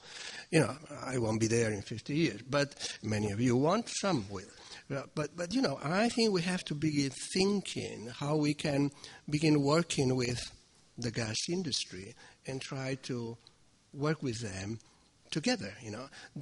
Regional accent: Spain; first language Catalan; English is a second language; I couldn't come up with a word, even in my mother tongue, Catala

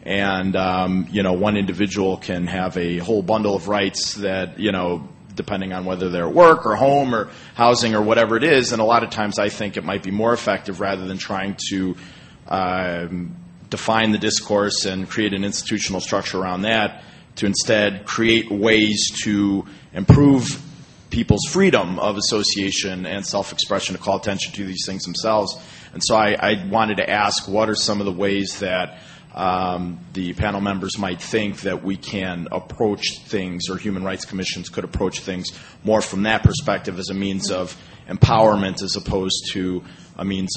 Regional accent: Chicago, Illinois, United States; I'm from Chicago. I'm a student at the Faculty of Law.

